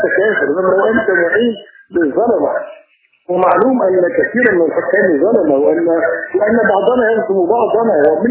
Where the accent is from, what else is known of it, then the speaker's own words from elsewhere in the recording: Egypt; احنا عندنا في مصر 18 مليون صوفي